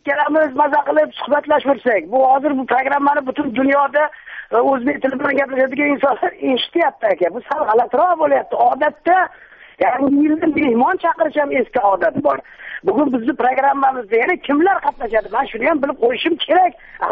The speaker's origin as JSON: {"language": "Uzbek", "region": "Tashkent", "country": "Uzbekistan", "tie": "born or raised there", "said": "chunki men toshkentlikman, toshkentda tug'ilib o'sganman."}